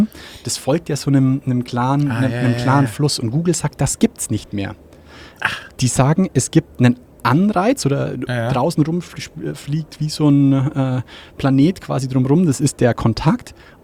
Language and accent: German; Ingolstadt, Bavaria, Germany; Ja, das bin ich ein gebrandmarktes Kind als Ingolstädter. Also, weil bei uns in Ingolstadt